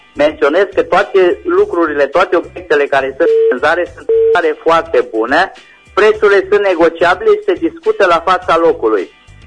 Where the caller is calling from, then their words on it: Reșița, Caraș-Severin, Romania; din Reșița.